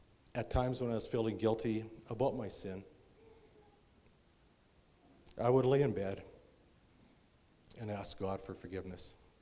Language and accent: English; Saskatoon, Saskatchewan, Canada; I was born and raised here in Saskatoon, actually just about a mile from here, or a kilometer for our Canadian friends here.